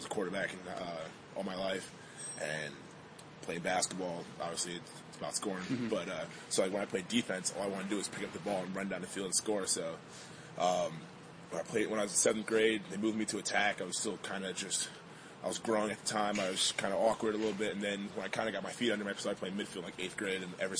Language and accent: English; Huntington, United States; Yeah, I grew up in Huntington, okay. Born and raised.